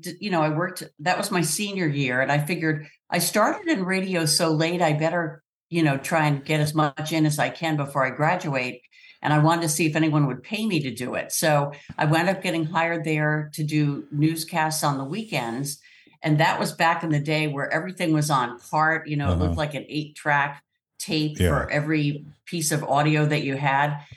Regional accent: Connecticut, United States; No, I'm from Connecticut.

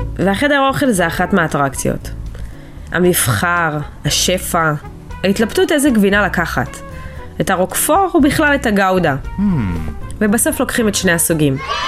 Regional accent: Mivtahim, Southern District, Israel; אני ממושב מבטחים שבמועצה אזורית אשכול. ואני מפונה מהבית. אני כבר 5 חודשים נמצאת באילת. אני נמצאת באילת עם אמא שלי, בן הזוג שלי אור, אחי דר, אחותי יובל והבת שלה אמא.

